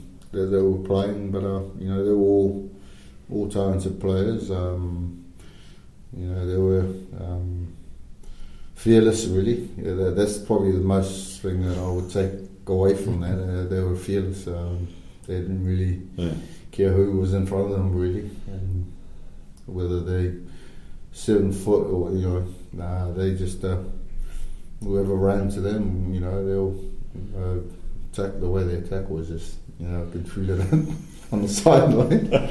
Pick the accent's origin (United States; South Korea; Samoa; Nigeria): Samoa; Apia, Tuamasaga; Now, we are on the mainland of Upolu. That's the main island. We're the capital of Samoa Apia. That's where I'm from. And I've just been any other normal kid in the island.